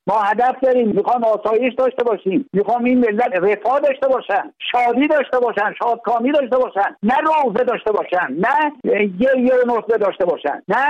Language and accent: Persian; Iran; برادرام هستن، ایلم هستن، ما بختیاری هستیم. 8 میلیون بختیاری پرچم بختیاری رو برخواهند داد.